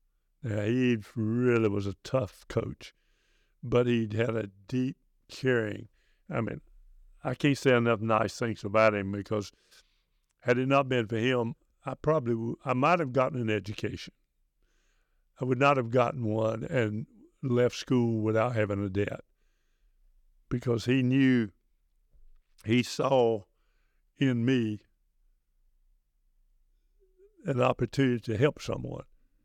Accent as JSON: {"language": "English", "region": "North Carolina", "country": "United States", "tie": "born or raised there", "said": "as a kid growing up in Johnston County on a farm, we hadn't traveled anywhere hardly at all."}